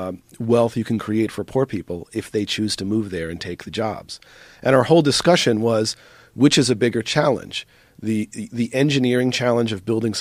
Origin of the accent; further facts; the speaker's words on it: East Coast, United States; you know, I grew up in the East Coast. I was subjected to a few hurricanes.